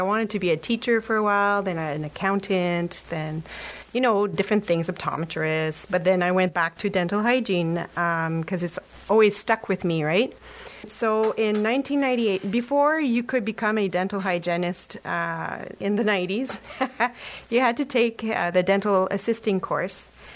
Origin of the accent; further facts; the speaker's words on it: Sturgeon Falls, Ontario, Canada; I'm born and raised in Sturgeon Falls for a while now.